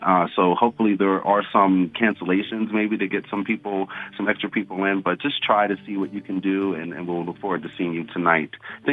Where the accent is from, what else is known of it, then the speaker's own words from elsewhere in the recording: Hazelwood, United States; I was born and raised in Hazelwood, and I started to attend church there when I was about 5 or 6 years old.